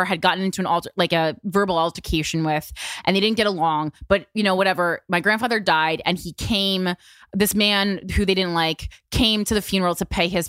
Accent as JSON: {"language": "English", "town": "Union", "region": "New Jersey", "country": "United States", "tie": "born or raised there", "said": "And she is from my hometown of Union, New Jersey."}